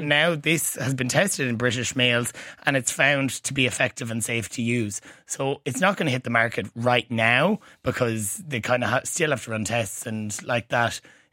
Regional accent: Leinster, Ireland; any listeners that are out there that know I'm from Leash will know that I go to Electric Picnic every year

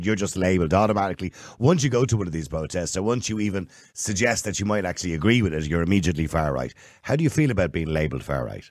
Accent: Dublin, Leinster, Ireland; I was raised in Edenmore, for God's sake. So I know Coolock very well.

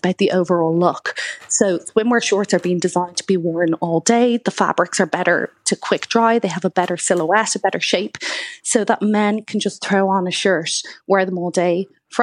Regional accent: Ireland; But, you know, as Irish, I think there's a lot of elements of style that we would be quite conservative on anyway.

